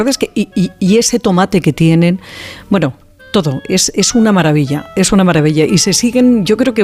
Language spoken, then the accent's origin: Spanish; Madrid, Community of Madrid, Spain; sobre todo los que somos de Madrid